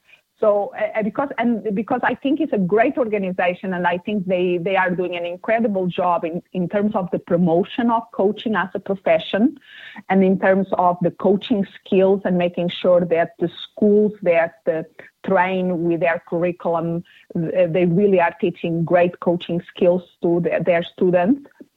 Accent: Portugal; accent: Portuguese; English is a second language; now in Phoenix, United States; I'm originally from Portugal, so it's the Portuguese accent that I have.

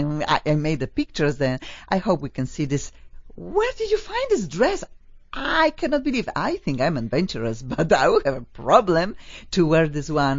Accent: Poland; accent: Polish; English is a second language; now in United States; Mine is Polish and I cannot get rid of my accent. I am here almost in America 23 years, and I think I speak better and better.

